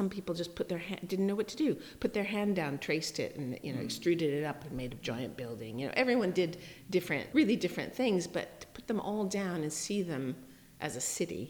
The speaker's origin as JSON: {"language": "English", "town": "Los Angeles", "region": "California", "country": "United States", "tie": "born or raised there", "said": "But not in my hometown, because I wanted to get away from the entertainment industry. It was kind of gross. And I lasted there 2 years, not as long. I thought it would be the perfect respite from LA."}